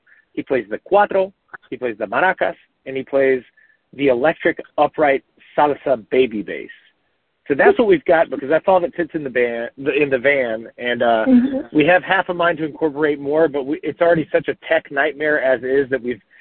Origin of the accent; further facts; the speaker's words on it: North Carolina, United States; also born or lived in Latin America; I lived most of my adult life in Latin America, and kind of wound back up in my home state of North Carolina during the pandemic.